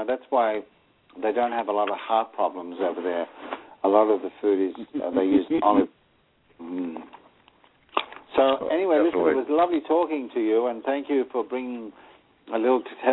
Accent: Australia; as a young boy, when I was raised in Australia

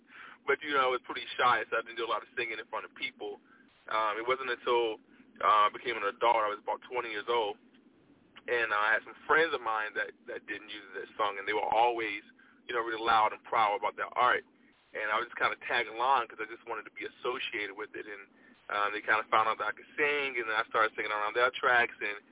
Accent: Virginia, United States; So I'm calling from Arkansas at the moment, but I am from Virginia. That is, where I rep. That's where I was raised at. So VA is my state.

